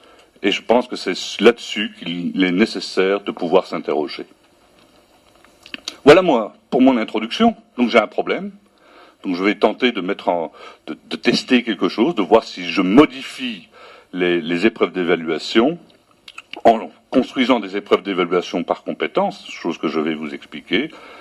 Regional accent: Belgium; vu que l'enseignement est obligatoire chez nous en Belgique, jusqu'à 18 ans.

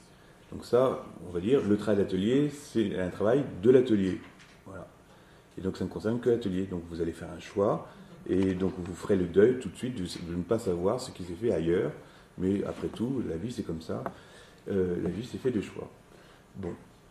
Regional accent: France; en France, ce n'est pas parce que nous sommes français que nous sommes universels en même temps.

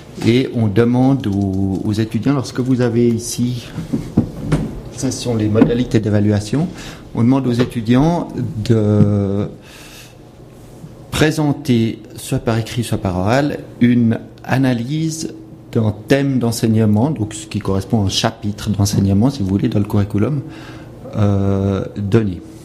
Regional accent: Switzerland; puisqu'on est suisse et puis qu'on aime bien se singulariser

